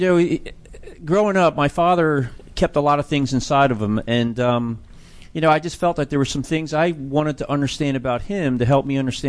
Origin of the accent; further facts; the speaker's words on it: Philadelphia, Pennsylvania, United States; Originally, I was born and raised in Philadelphia.